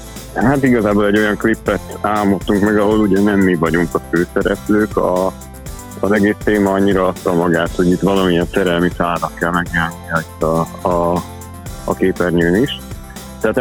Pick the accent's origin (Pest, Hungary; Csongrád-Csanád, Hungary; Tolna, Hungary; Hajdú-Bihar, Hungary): Hajdú-Bihar, Hungary; Debrecen; Ugye nagyrészt debreceniek vagyunk, ezért piros-fehér sálatot találtunk